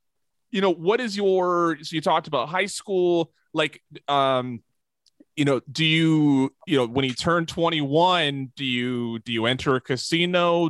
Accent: Washington, United States; I remember when I went to a casino when I was in Washington State, in my hometown state, shortly after I joined the military.

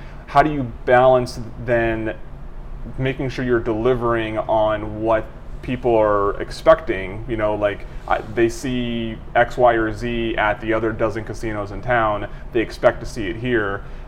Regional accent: Washington, District of Columbia, United States; No, I'm from Washington, D.C.

